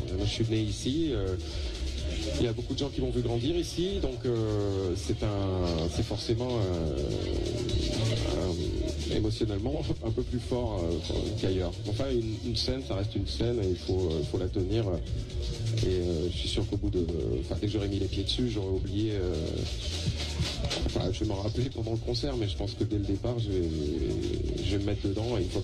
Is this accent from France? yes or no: yes; Nice, Provence-Alpes-Côte d'Azur, France; born there; pour faire ce concert niçois, donc ma ville natale